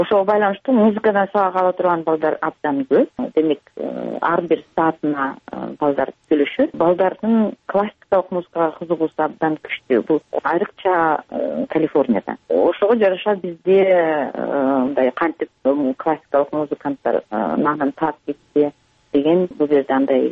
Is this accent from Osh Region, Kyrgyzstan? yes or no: yes; Myrzake, Osh Region, Kyrgyzstan; now in California, United States; Мырзакеде төрөлгөн, мен ошол айылдан чыгып